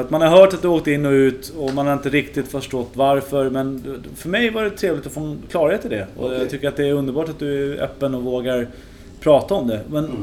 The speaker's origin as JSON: {"language": "Swedish", "town": "Norrtälje", "region": "Stockholm County", "country": "Sweden", "tie": "born or raised there", "said": "Jag är uppvuxen i Norrtälje."}